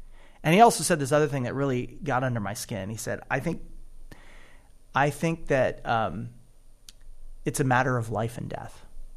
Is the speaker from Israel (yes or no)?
yes; Israel; And when he heard that I was from Israel, he was extremely interested